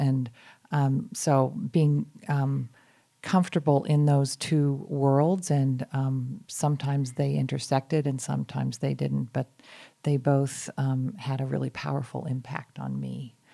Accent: Boston, Massachusetts, United States; also born or lived in Salt Lake City, Utah; I lived in Salt Lake as a very young child, but then my family moved east and I grew up in Boston.

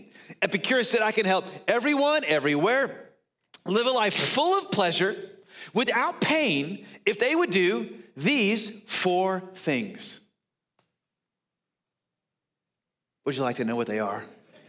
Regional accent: Dallas, Texas, United States; I was a kid growing up in Dallas. I was a Cowboys fan.

